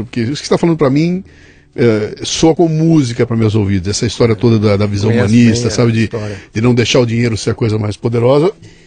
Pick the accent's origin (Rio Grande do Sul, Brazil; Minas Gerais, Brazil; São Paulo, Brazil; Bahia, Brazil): São Paulo, Brazil; Bauru; Eu estou falando com um típico caipira, eu sou de Bauru, né?